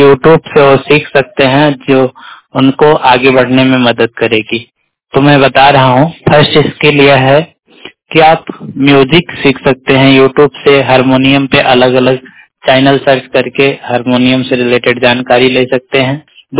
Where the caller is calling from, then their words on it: Jaunpur, Uttar Pradesh, India; UP district Jaunpur से 100% blind बात कर रहा हूं